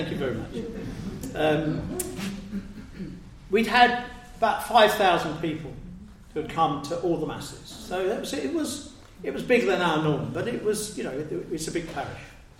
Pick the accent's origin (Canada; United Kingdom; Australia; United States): United Kingdom; Canning Town, London; I was born and bred in Canning Town.